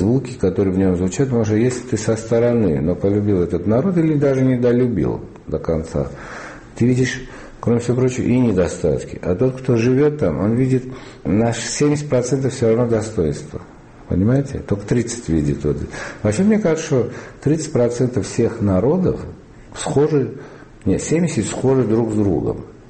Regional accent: Karabakh, Azerbaijan; Я вырос в Азербайджане, в Карабахе, и у нас радио целый день передавало азербайджанскую музыку.

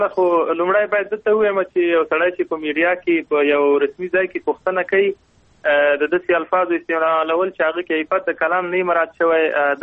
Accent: Nangarhar, Afghanistan; زه د ننګرهار د یو فرد په حیث باندې

